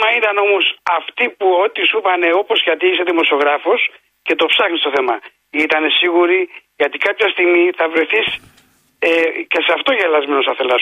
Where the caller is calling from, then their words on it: Ilion, Attica, Greece; είμαι από το Ήλιον.